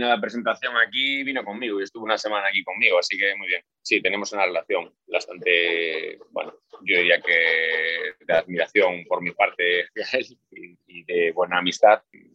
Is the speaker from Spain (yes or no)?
yes; A Coruña, Galicia, Spain; now in Dubai, United Arab Emirates; la verdad es que el calor no se compara con mi ciudad natal, porque en Coruña tenemos entre frío y lluvia